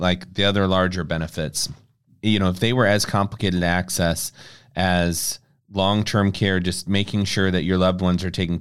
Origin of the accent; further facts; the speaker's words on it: Harlan, Iowa, United States; it's kind of like driving in my hometown of Harlan, Iowa.